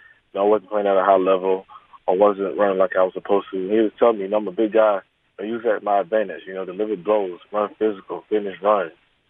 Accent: the South, United States; You know, I'm from the South, so I really like it.

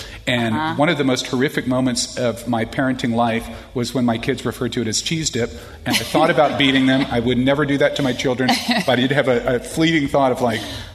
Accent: Austin, Texas, United States; Where I'm from in Central Texas, I'm from Austin.

